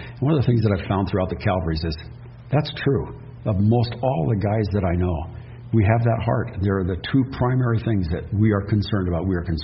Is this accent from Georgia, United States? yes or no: no; Washington, United States; And I grew up in Washington.